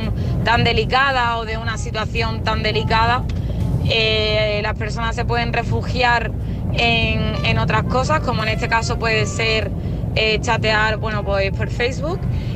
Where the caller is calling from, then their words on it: Málaga, Andalusia, Spain; Hola, buenas noches. … llamo desde Málaga.